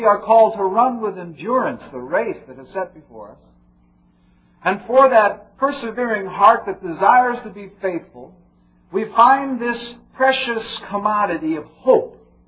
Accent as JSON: {"language": "English", "town": "Long Island", "region": "New York", "country": "United States", "said": "so when I say I'm from Long Island, they think I'm from New York City, but I'm from Long Island."}